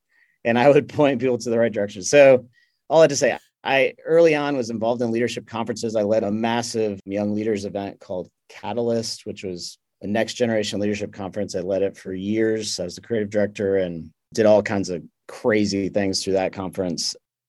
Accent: Michigan, United States; I grew up in Michigan. I was a pastor's kid.

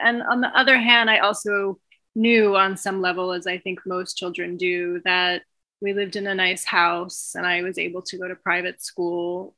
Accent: Baltimore, Maryland, United States; I grew up in Baltimore, Maryland.

